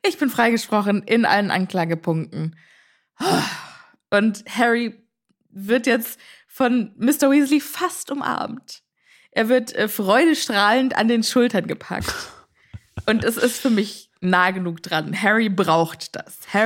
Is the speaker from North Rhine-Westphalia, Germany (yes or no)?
no; Rödermark, Hesse, Germany; Du und ich, wir kommen ja aus Rödermark.